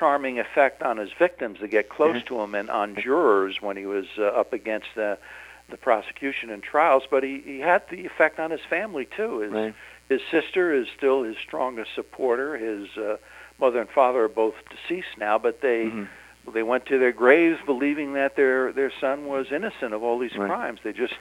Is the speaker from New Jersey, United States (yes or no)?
yes; Ramsey, New Jersey, United States; I happen to sit on the Board of Education in my hometown right now in Ramsey, New Jersey, in Bergen County, the same place where these murders took place.